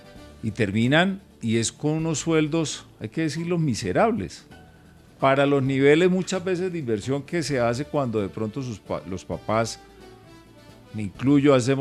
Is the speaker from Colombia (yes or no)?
yes; Colombia; como ciudadano, como colombiano, me duele muchísimo